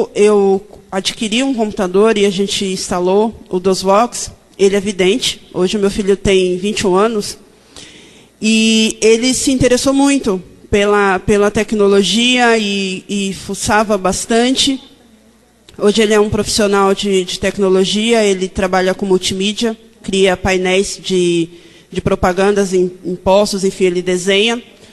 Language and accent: Portuguese; São Paulo, Brazil; É a minha primeira vez aqui em Porto Alegre, eu sou de São Paulo.